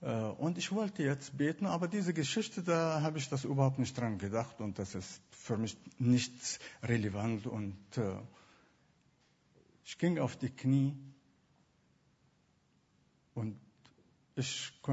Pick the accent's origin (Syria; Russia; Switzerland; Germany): Syria; Damascus, Damascus Governorate; German is a second language; ich komme aus Damaskus.